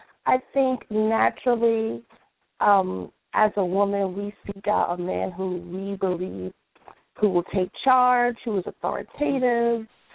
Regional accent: New York, United States; I'm from New York, so every New Yorker I have ever met, including me, is arrogant.

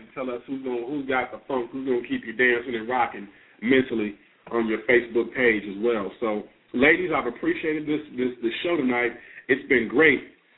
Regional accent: Missouri, United States; My home state of Missouri is still suffering, and those in Joplin, Missouri are still in need.

